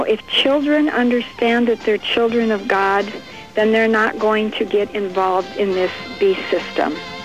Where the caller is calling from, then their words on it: Eau Claire, Wisconsin, United States; Here, I'm calling you from Eau Claire.